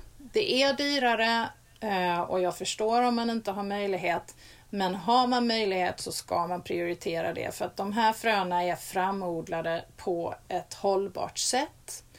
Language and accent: Swedish; Skåne, Sweden; Ja, alltså jag som skåning då, så har jag ju fördomar hur det ser ut på en ö utanför Stockholm